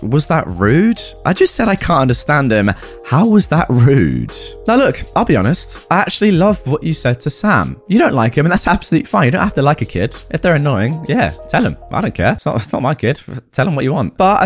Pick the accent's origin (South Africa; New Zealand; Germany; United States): Germany; first language German; English is a second language; I am German with Arab roots, but was born and raised in Germany. My mother tongue is German, but I do speak Arabic enough to have a conversation.